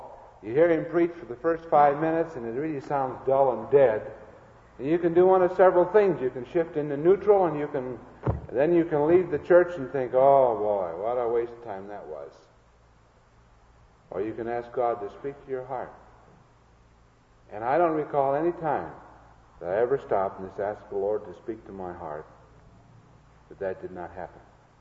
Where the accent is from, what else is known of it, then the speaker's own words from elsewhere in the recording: Iowa, United States; I grew up with I was raised in Iowa.